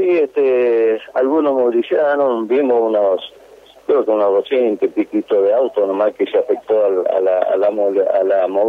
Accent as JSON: {"language": "Spanish", "country": "Argentina"}